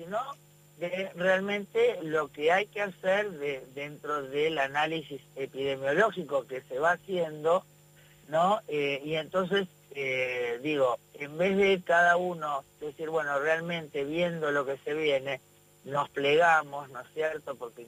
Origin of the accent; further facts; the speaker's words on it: Argentina; somos argentinos, que somos gente que vivimos en este país